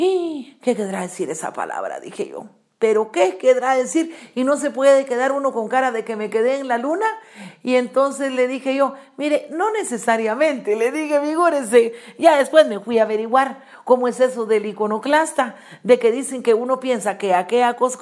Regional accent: Guatemala; allá en mi tierra, Guatemala

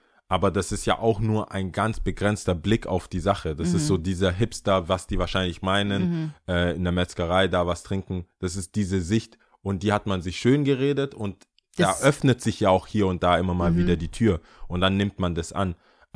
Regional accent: Stuttgart, Baden-Württemberg, Germany; Als Stuttgarter denkst du dir, juckt mich doch nicht.

